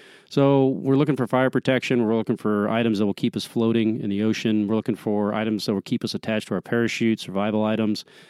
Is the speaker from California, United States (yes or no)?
yes; Ventura, California, United States; also born or lived in Oakland / Virginia Beach / Washington, D.C.; I was born in Oakland, California. I was the son of a Navy F-4 pilot. So we tended to move around a bit, spent some time Virginia Beach growing up, and then Washington, D.C., and then found myself to Ventura, California. Once I grew up out there